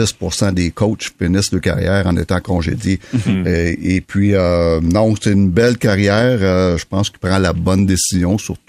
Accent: Sherbrooke, Quebec, Canada; Il savait que je venais de Sherbrooke.

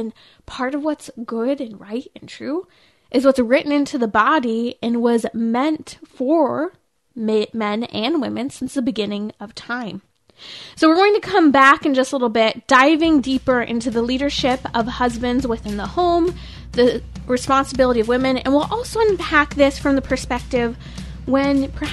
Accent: Lake Arrowhead, California, United States; I'm from the Inland Empire. Well, a little higher up, about 6,000 feet up, Lake Arrowhead.

